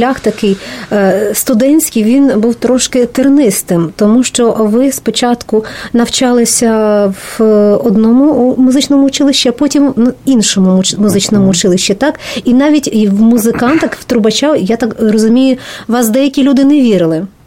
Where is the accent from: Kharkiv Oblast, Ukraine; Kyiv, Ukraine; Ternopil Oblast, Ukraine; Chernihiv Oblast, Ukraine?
Ternopil Oblast, Ukraine; я також із Тернопільщини, мені дуже приємно. Це край, де живуть, в принципі, в більшості віруючі люди.